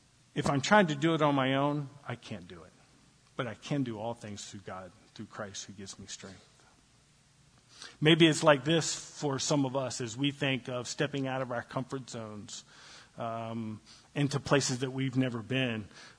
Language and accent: English; the South, United States; That's not a slam on people from the South, by the way. I'm from the South. I'm okay.